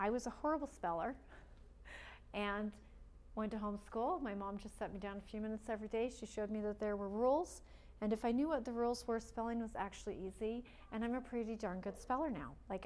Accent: Payson, Arizona, United States; When I grew up in Payson, Arizona, which still to this day has a large homeschooling community

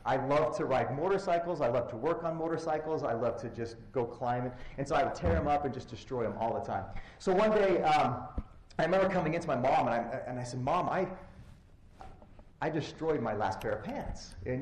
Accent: Moab, Utah, United States; I grew up in Moab, Utah, and had a fantastic youth. I mean, just growing up there in that beautiful area was amazing.

